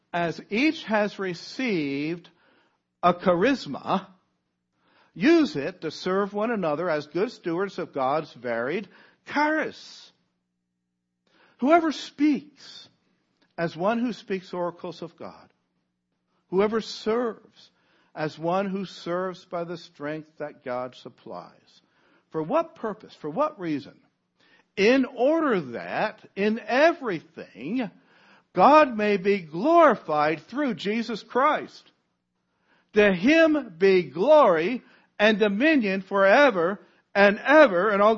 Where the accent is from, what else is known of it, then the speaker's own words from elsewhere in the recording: Virginia, United States; I grew up near the Luray Caverns of Virginia.